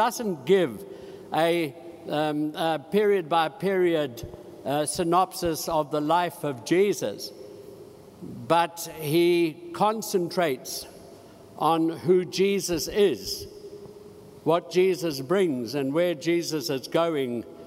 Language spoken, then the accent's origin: English; Cape Town, Western Cape, South Africa; In Cape Town, which is my hometown, and in fact the whole Western Cape, which is the province, which is our province